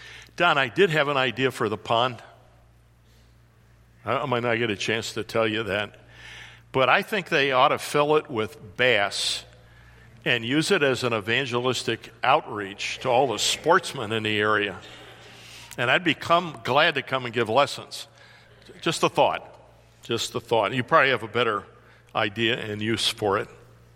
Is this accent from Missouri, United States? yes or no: no; Washington, District of Columbia, United States; So most of you are urbanites like I was. I was raised in the Washington, D.C. area.